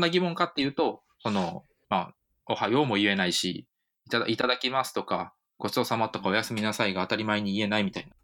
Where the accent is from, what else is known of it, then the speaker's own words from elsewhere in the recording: Hokkaido, Japan; moved away as an adult; 僕、地方出身でして、北海道の割と田舎の方に、18までいたんですね。